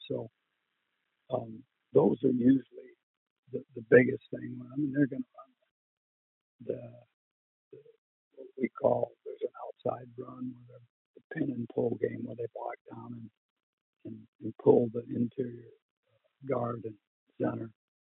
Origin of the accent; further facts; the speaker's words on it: Midwest, United States; what growing up in the Midwest, what Michigan, Ohio State used to do years ago.